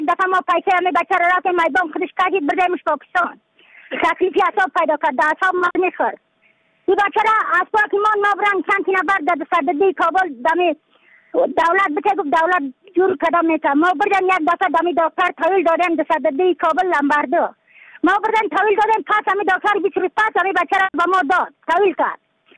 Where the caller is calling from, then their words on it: Badakhshan, Afghanistan; از بدخشان هستم، مرکز بدخشان ولسوالی اکلی پایان قیره وینگ.